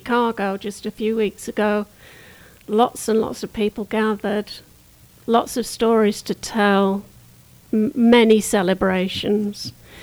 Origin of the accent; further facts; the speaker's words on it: North West England, United Kingdom; I'm a cradle Catholic. Born and bred in Lancashire in the northwest of England, and that is traditionally a very English area, a very Catholic area.